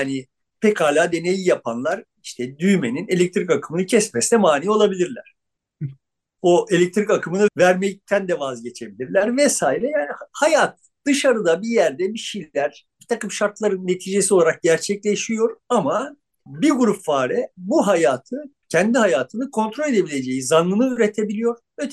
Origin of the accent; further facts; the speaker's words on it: İzmir, Turkey; moved away; also born or lived in Eskişehir; Eskişehir'den İzmir'e göçtük. Ben 7 yaşındaydım yani. Çok yoksulluk çektik yani, öyle böyle değil ama sonuçta çok neşeli, çok hayat dolu, hayata bağlı bir ailede büyüdüm.